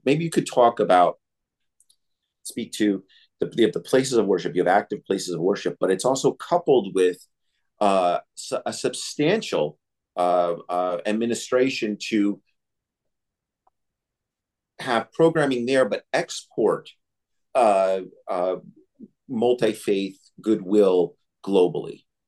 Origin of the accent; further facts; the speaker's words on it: New York, United States; I'm a New Yorker. I grew up in a Jewish community, but I learned how to make it in Russia.